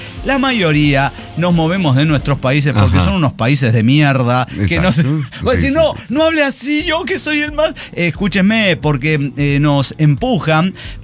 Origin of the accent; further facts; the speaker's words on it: Guanajuato, Mexico; soy de Guanajuato.